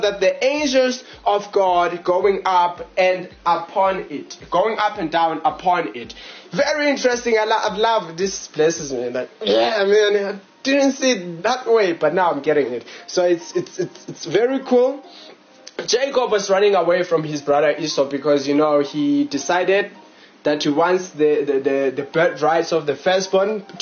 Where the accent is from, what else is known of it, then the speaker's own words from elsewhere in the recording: Johannesburg, Gauteng, South Africa; We are from Johannesburg in South Africa.